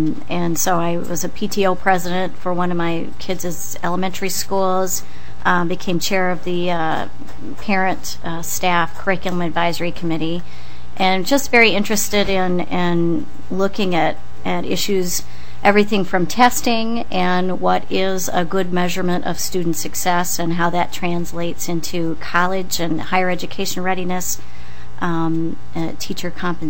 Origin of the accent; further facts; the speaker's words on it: Eden Prairie, Minnesota, United States; from Eden Prairie.